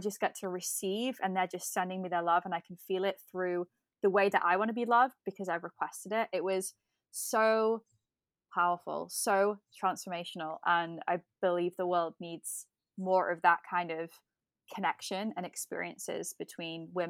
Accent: England, United Kingdom; It was like growing up in England, it was a little bit more like a Victorian style.

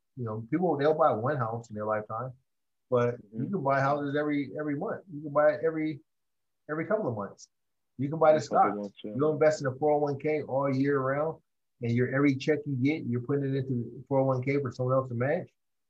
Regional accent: Oakland, California, United States; I'm from Oakland, and I would get on the BART and I would go to school in San Francisco.

